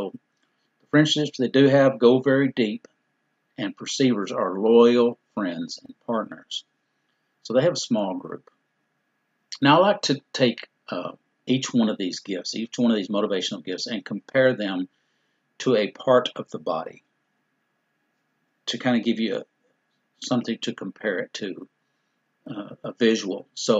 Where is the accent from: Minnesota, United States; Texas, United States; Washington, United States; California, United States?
Texas, United States; Dallas; And I'm a Texas Rangers fan, and I'm a Dallas Mavericks fan because I'm born and raised in Dallas, and those are my teams.